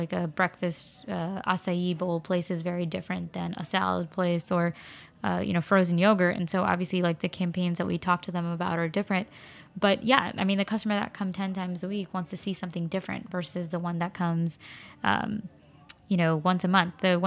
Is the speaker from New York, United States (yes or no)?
yes; Flushing, New York, United States; Well, I live in Flushing now, and I grew up in Flushing. We moved back to be closer to family, my parents, aka helping us raise our kids.